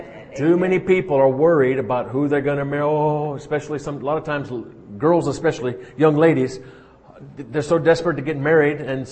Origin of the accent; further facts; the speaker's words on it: New Orleans, Louisiana, United States; born there; And I'm originally from South Louisiana, New Orleans. I was born in New Orleans, but lived around the world.